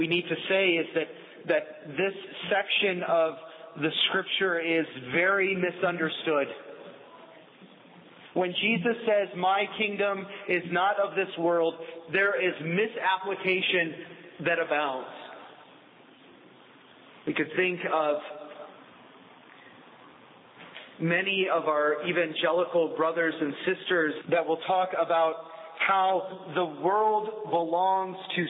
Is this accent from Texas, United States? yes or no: no; Pennsylvania, United States; I grew up in Pennsylvania, and often people will come to Lancaster County to see the Amish